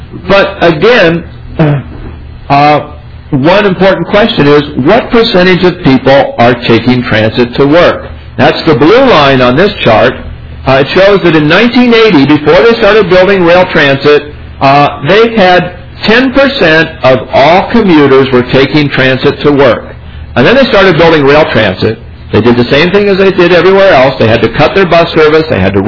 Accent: Portland, Oregon, United States; Take a look at my hometown of Portland.

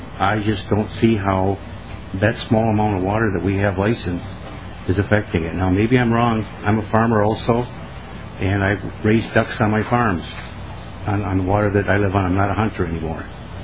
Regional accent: North Branch, Minnesota, United States; I'm from North Branch, Minnesota. I'm the past president of Minnesota Aquaculture Association.

